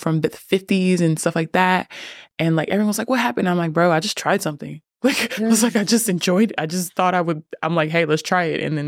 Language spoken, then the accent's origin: English; Inglewood, California, United States; I'm from Inglewood, California. I got kicked out of high school.